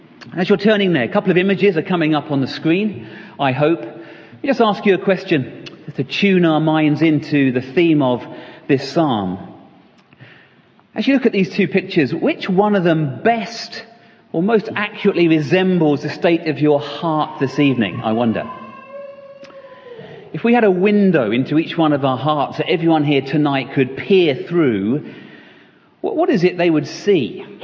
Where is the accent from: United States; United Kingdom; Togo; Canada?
United Kingdom; Caterham, South East England; moved away as an adult; now in Aberdeen, United Kingdom; You'll guess from my accent, I don't hail from these parts. 2 years ago, my wife and I and our two little ones, they were little 2 years ago, moved up from Caterham in Surrey, just south of London